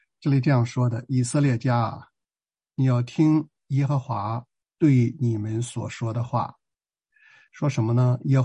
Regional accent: China; 这个我们中国人雕个土佛啊放那里

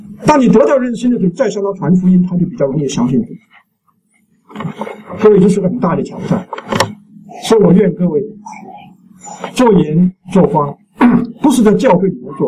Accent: China; 我们中国人呢，就有2周的假期的。

